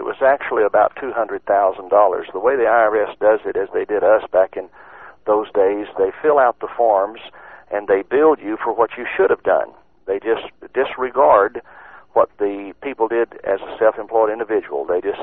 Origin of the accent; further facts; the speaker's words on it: Houston, Texas, United States; I'm a pastor from Houston, Texas